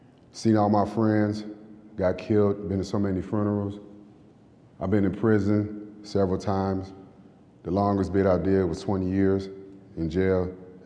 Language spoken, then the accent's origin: English; Chicago, Illinois, United States; Prior from that 10 years, I was originated from Chicago, Illinois. My parents was from Haiti. They moved to America to start a beautiful life, leaving the oppression of the president in Haiti in the 70s. When we moved to Chicago